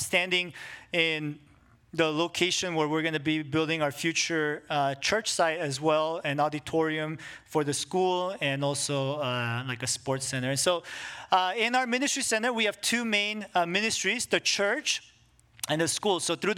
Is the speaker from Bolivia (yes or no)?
yes; Bolivia; moved away as an adult; also born or lived in United States; now in Coban, Guatemala; I'm Korean. My wife is Chinese American. I was born and raised in Bolivia, South America. I was there till I was 18. Then I went to the States, where I went to college.